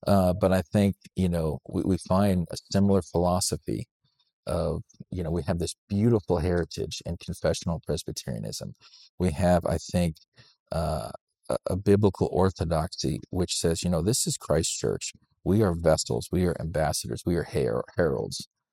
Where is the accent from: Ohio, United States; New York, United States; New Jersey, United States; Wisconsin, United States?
Ohio, United States; I'm from Northeast Ohio. Northeast Ohio is unique, unlike Western Pennsylvania, which there's not many Scotch-Irish.